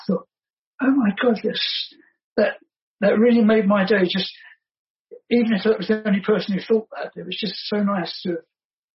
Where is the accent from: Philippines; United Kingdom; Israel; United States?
United Kingdom; East Barnet, London; born there; I'm just jumping all over the place, and I'm not doing the I was born in East Barnet on the.